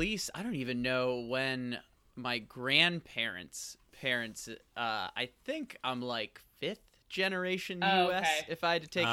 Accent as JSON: {"language": "English", "town": "St. Louis", "region": "Missouri", "country": "United States", "tie": "born or raised there", "said": "I grew up in St. Louis, Missouri. I'm definitely, you know, U.S. born through and through."}